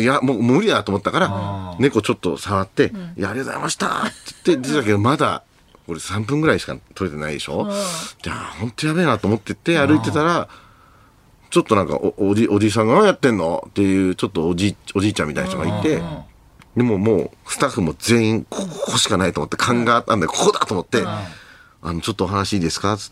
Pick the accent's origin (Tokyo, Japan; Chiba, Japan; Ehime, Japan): Chiba, Japan; Matsudo; 一応松戸